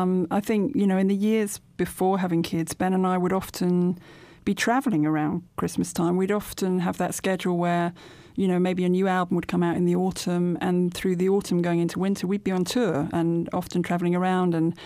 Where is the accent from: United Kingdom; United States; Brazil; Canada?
United Kingdom; England; And then I thought, well, I'm English and I'm going to sing it.